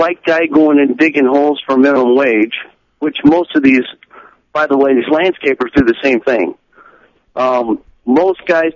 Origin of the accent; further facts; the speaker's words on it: California, United States; One thing is, I grew up in California